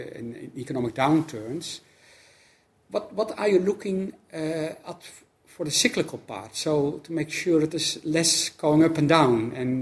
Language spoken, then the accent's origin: English; Netherlands; I'm coming from the Netherlands, and that's what we have been doing for years.